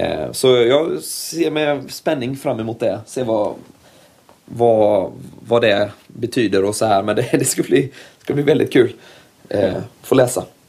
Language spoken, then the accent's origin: Swedish; Huskvarna, Jönköping County, Sweden; hur jag växte upp i Huskvarna-trakten